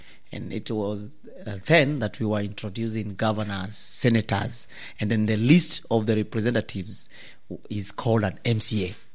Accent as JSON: {"language": "English", "region": "Nairobi", "country": "Kenya", "said": "I'm a comedian from Kenya, Nairobi. And here I am, live from London."}